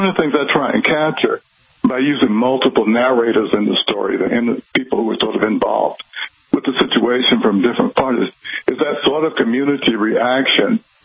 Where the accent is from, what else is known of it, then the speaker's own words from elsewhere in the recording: South Carolina, United States; an actual incident that occurred in my hometown in South Carolina when I was a very young boy.